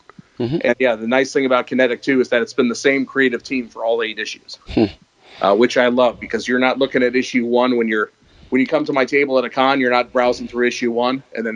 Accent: Seattle, Washington, United States; I'm from Seattle, he's also from Seattle, so I see him around a ton of conventions around here.

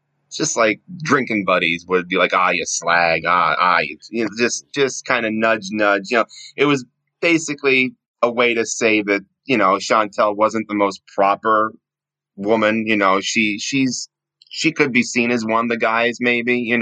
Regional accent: United States; calls me the plastic Brit because I'm from America, but I like all things British. I sound British a lot.

